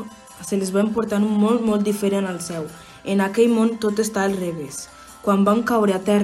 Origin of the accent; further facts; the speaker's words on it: Soses, Catalonia, Spain; soc de Soses